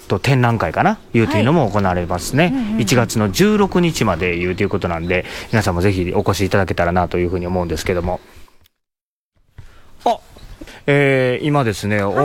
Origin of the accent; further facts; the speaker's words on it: Shijimi, Hyogo, Japan; 僕しじみ町出身ですから、